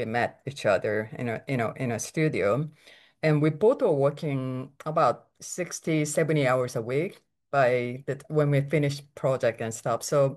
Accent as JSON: {"language": "English", "country": "South Korea", "tie": "born or raised there", "said": "So I grew up in Korea, and when I was young, I thought I was going to be a comic book artist."}